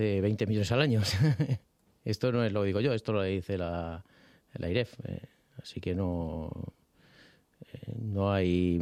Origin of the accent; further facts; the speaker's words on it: Parla, Community of Madrid, Spain; La hice en el Colegio Público Gerardo Diego de Parla. Y el bachillerato lo hice en el Instituto Público Enrique Diego Galván. Uh-huh. Así que, sí, en Parla.